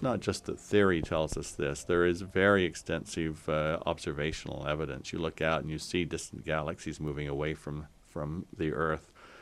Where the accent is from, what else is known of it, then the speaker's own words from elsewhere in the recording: Logan, Utah, United States; But all of that came from my childhood growing up in Logan.